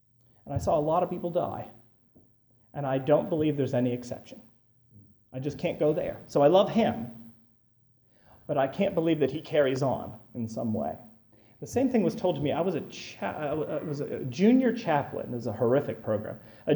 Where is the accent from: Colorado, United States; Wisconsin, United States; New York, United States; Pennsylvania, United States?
Pennsylvania, United States; Harmony; I grew up in Harmony. It was founded by a cult.